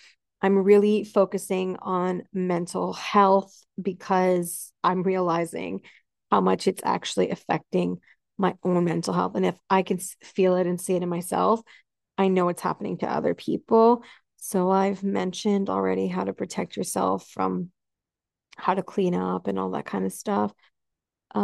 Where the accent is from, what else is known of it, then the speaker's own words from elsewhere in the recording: Canada; The reason I don't know if it's called a governor or a senator is because I'm Canadian. So I go by like mayor and premier.